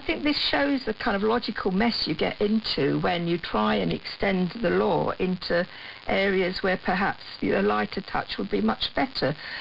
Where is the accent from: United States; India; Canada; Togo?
India; now in United Kingdom; I'm Indian, and my parents came over to Britain in the early 60s at a time when there were these notices up, as Anne said.